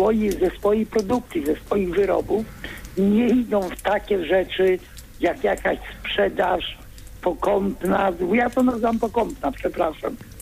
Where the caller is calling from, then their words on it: Bydgoszcz, Kuyavian-Pomeranian Voivodeship, Poland; Ja z Bydgoszczy.